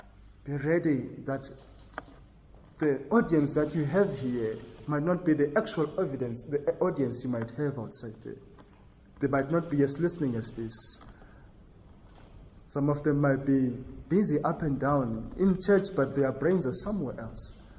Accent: Tembisa, Gauteng, South Africa; now in Verena, South Africa; I didn't think I was going to end up in Verena. I grew up in Tembisa. So I was looking forward to ministering to a church in Tembisa one day.

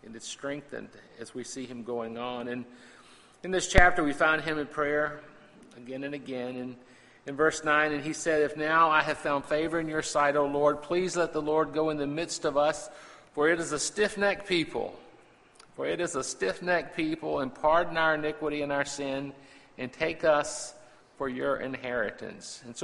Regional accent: Virginia, United States; Y'all know I'm a Virginian. I'm proud of that. I'm from the Old Dominion.

